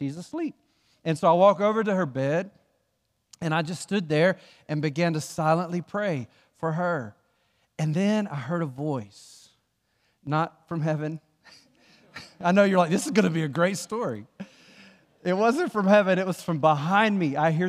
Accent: West Blockton, Alabama, United States; Y'all know where I'm from. I'm from the great metropolis of WWESTBOLOCTON, West Blockton. I'm from West Blockton.

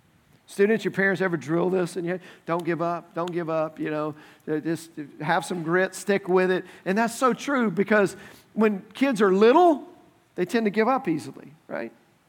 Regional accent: Dallas, Texas, United States; So growing up in Dallas, I was a Dallas Mavericks fan.

